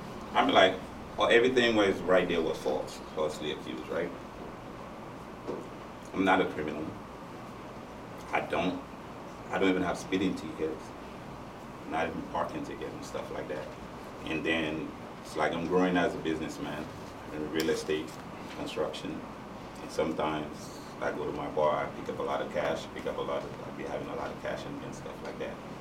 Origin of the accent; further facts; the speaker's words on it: St. Lucia; now in United States; Yeah, I'm from St. Lucia, but I got a green card.